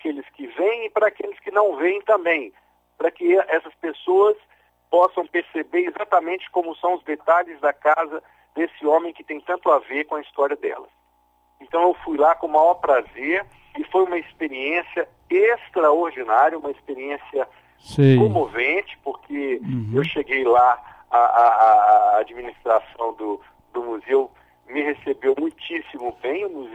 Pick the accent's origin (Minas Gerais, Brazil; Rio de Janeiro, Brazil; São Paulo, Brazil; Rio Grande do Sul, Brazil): Minas Gerais, Brazil; Belo Horizonte; eu nasci em Belo Horizonte, eu sou mineiro.